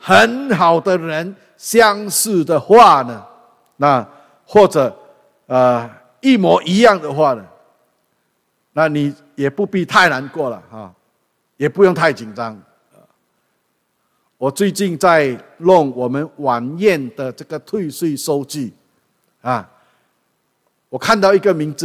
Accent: Singapore; now in Canada; 那我是新加坡过来的啊，现在我是加拿大公民了

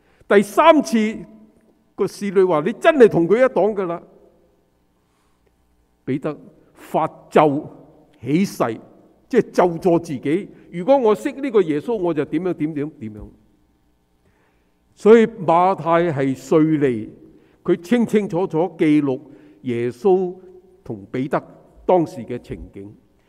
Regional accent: China; 我们中国人为什么叫他翻译胡言？因为呢，我们中国北边是胡人，那些胡人说的话我们都不懂听

